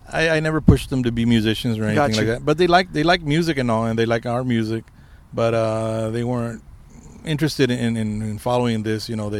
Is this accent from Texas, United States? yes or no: yes; Jordan, Texas, United States; born there; I was born in Jordan, Texas, about 8 miles south of Poteet, because Poteet didn't have a hospital.